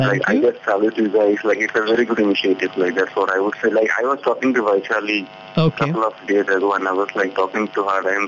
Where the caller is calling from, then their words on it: Ottawa, Ontario, Canada; I'm calling from Ottawa, Canada.